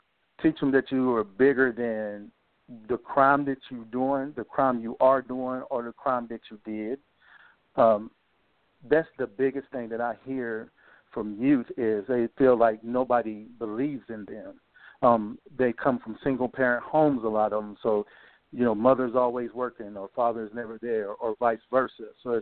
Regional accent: Bristol, Virginia, United States; moved away; also born or lived in Knoxville, Tennessee; Me, I'm from Bristol, Virginia, but I end up moving to Knoxville, Tennessee, where I started my life anew, and then eventually settled here in Middle Tennessee.

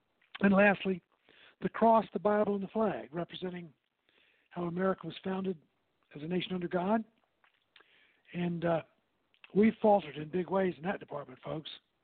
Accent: Virginia, United States; It was a beautiful Presbyterian church in my hometown of Virginia.

